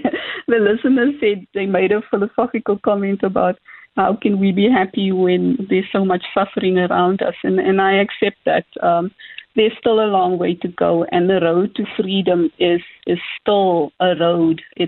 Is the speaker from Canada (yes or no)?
no; South Africa; I think that we as a South African society, 30 years into our democracy, I think it's fair that we review it.